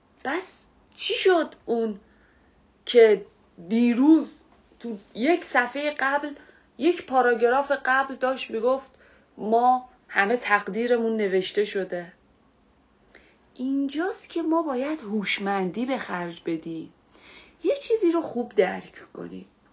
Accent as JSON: {"language": "Persian", "town": "Karaj", "region": "Alborz", "country": "Iran", "tie": "born there", "said": "من به دنیا آمدم، مثلا تو کرج به دنیا آمدم، توی نیویورک به دنیا نیومدم."}